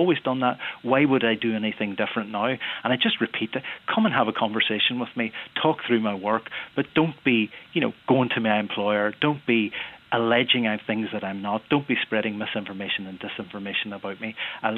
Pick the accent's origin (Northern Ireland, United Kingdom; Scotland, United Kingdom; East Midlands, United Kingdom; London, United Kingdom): Northern Ireland, United Kingdom; Derry; now in Belfast, United Kingdom; I'm from Derry. I care about the people on this island. I'm inspired by my own upbringing.